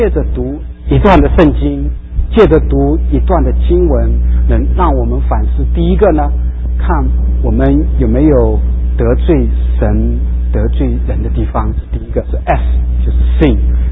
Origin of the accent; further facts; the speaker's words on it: China; 我想大卫在这边他写诗的时候呢，跟我们中国人啊，中国人的诗人呢是非常的相似。